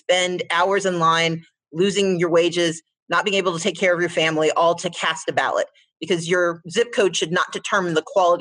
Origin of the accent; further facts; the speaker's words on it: the South, United States; Reflecting on the fact that I'm a Southerner. I'm a daughter of the South, and I look at the 4 years, but I put it in the context of my 46 years on this earth.